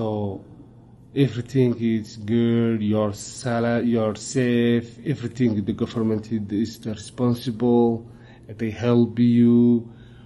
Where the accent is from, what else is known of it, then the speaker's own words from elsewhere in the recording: Somalia; English is a second language; moved away; I'm came from Somalia, like East Africa. I came here like 2012.